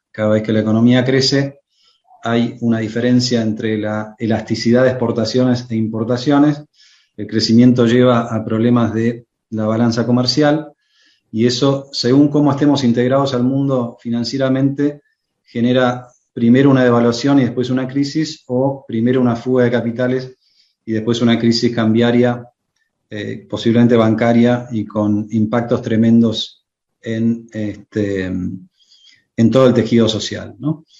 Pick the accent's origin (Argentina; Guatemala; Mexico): Argentina; Eso es lo que nos cuesta mucho conseguir como argentinos.